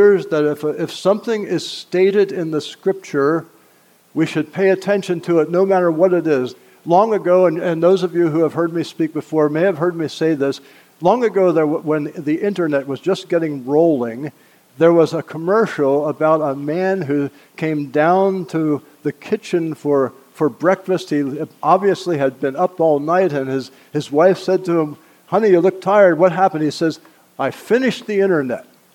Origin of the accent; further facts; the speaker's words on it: Mannheim, Baden-Württemberg, Germany; Now, I grew up in Mannheim, as I said.